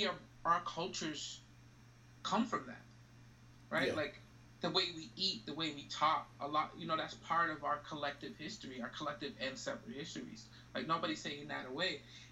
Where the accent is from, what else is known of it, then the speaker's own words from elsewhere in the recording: United States; But I was born and raised in America. I'm American.